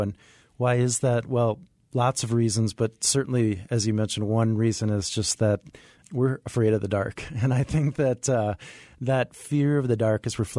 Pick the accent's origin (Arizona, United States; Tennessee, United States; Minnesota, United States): Minnesota, United States; And then you combine that with growing up in Minnesota, we had a cabin in the northern part of the state.